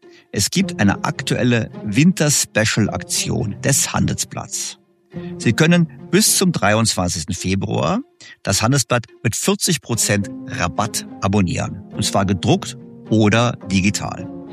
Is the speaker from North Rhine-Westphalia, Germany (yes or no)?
no; Berlin, Germany; da würde ich jetzt als Berliner widersprechen.